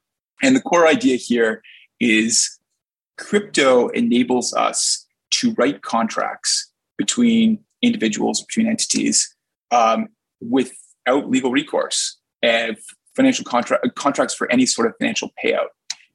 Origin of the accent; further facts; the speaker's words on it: Edmonton, Alberta, Canada; born there; Parents in Toronto and Vancouver, one each. And I was born in Edmonton in the middle.